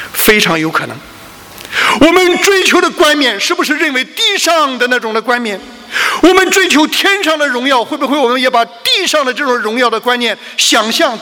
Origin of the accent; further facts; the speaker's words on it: China; 我是中国人，跟他拉不上近乎